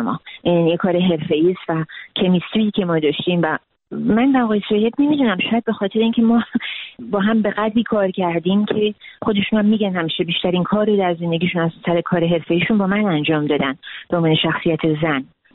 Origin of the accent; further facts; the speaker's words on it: Iran; born there; من ایرانی هستم، من در ایران به دنیا آمدم، ایران مملکت منه، ایران بوم منه، من عاشق ایران هستم،